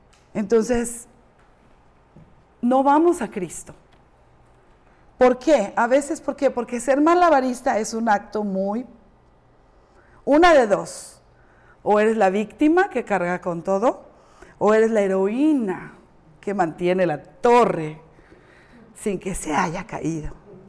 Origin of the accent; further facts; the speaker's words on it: Mexico City, Mexico; now in United States; yo no me quería salir de mi país. Yo amo México, hasta la fecha, obviamente, pero ya soy gringa